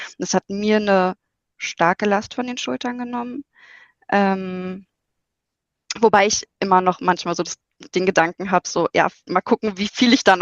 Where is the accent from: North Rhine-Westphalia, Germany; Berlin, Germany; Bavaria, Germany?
Berlin, Germany; ich komme aus Berlin und wir haben hier keine Berge